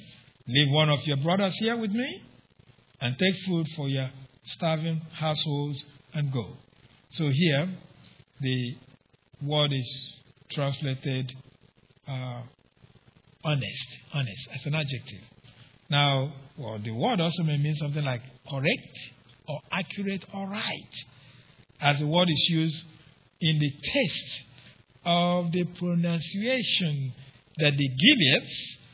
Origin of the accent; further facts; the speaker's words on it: Mississippi, United States; I said, I'm from Mississippi.